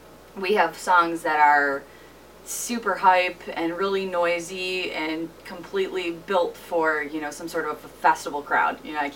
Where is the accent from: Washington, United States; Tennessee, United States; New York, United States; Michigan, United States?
Michigan, United States; We're from the Downriver Metro Detroit area.